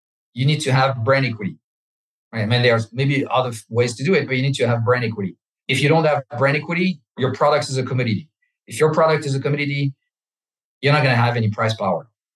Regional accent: France; I'm French. I grew up in France.

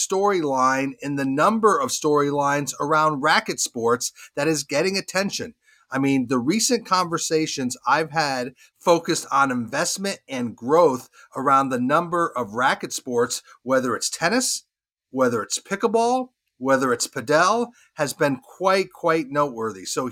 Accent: Charlotte, North Carolina, United States; a new era for the NBA in my hometown of Charlotte

